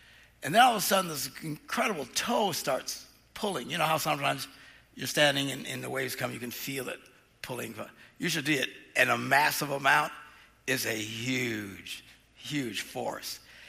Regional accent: Green Bay, Wisconsin, United States; I don't know. I'm from Green Bay. What's a riptide?

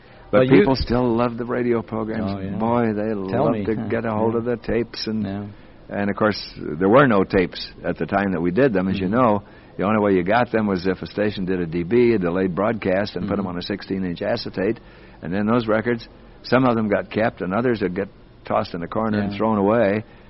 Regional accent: La Harpe, Illinois, United States; born there; now in Los Angeles, United States; drive back to La Harpe and visit the house where I was born

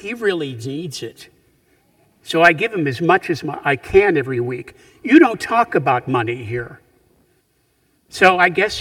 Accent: Punxsutawney, Pennsylvania, United States; When I was growing up in Punxsutawney, Pennsylvania, there was this huge, massive steam trunk

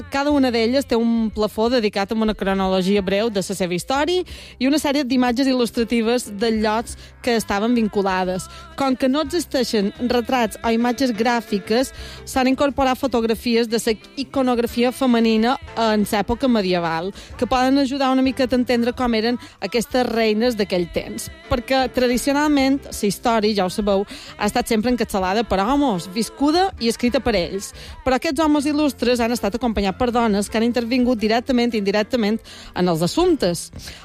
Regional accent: Balearic Islands, Spain; els qui som de Mallorca

